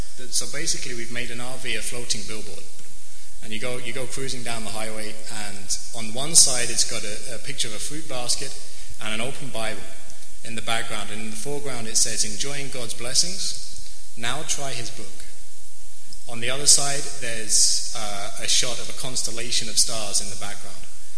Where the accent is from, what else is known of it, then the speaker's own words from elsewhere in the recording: England, United Kingdom; You got me. I'm from England.